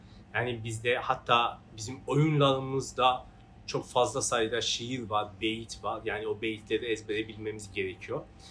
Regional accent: Iran; Bizim sünnetimizde yani bir İranlı olarak Şehname biliyorsunuz bizim hayatımızda çok önemlidir.

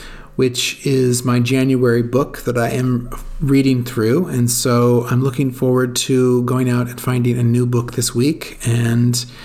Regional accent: California, United States; When I grew up in California, there would be really, really foggy parts of the winter.

